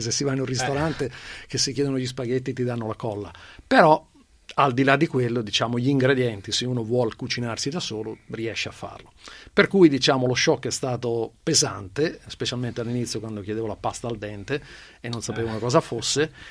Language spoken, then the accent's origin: Italian; Marche, Italy; Io sono marchigiano.